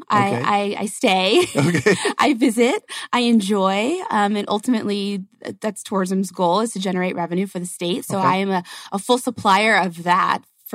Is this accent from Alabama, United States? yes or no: no; Florida, United States; I was born and raised in Florida, and so I went from hot and sticky to hot and dry.